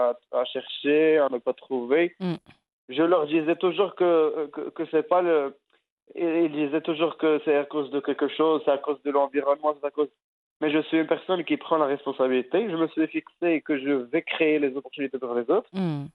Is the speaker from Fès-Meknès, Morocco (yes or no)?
yes; Azrou, Fès-Meknès, Morocco; Je suis natif de la ville d'Azro, une petite ville. Donc, j'ai passé toute mon enfance là-bas.